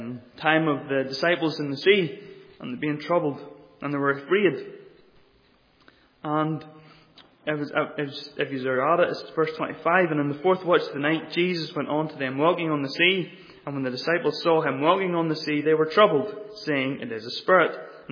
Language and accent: English; Kilkeel, Northern Ireland, United Kingdom; I was brought up in Kilkeel, in a fishing place